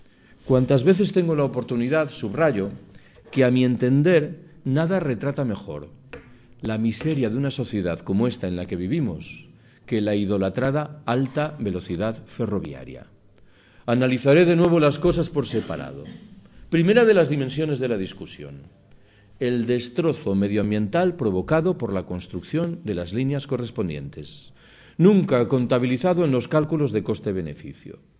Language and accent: Spanish; Galicia, Spain; Yo soy gallego.